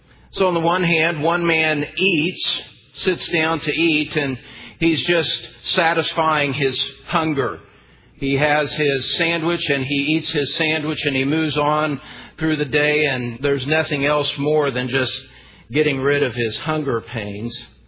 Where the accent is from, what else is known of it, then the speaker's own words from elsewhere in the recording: Indiana, United States; I was invited to teach next March at a conference on prayer back in my home state of Indiana.